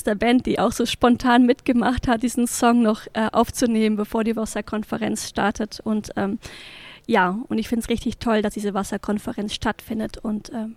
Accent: Netherlands; German is a second language; ich bin in den Niederlanden aufgewachsen und habe auch in meiner Kindheit irgendwie eher Überflutung mitgemacht

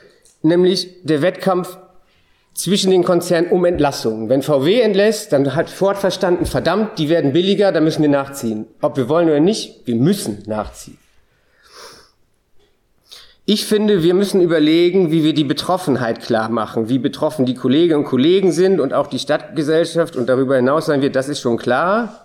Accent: Lower Saxony, Germany; ich komme zufälligerweise ganz aus der Nähe von Emden. Und wenn Emden dicht macht, dann macht Ostfriesland dicht.

